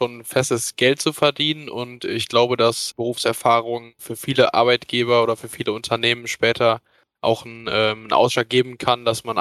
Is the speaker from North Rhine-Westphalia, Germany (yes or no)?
yes; North Rhine-Westphalia, Germany; ich bin 23 Jahre alt. Ich komme aus der Nähe von Köln